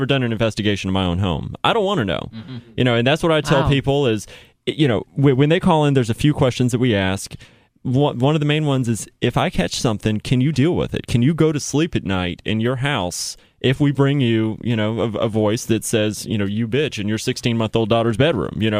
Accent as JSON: {"language": "English", "town": "McDonough", "region": "Georgia", "country": "United States", "tie": "born or raised there", "said": "This is down in my hometown of McDonough."}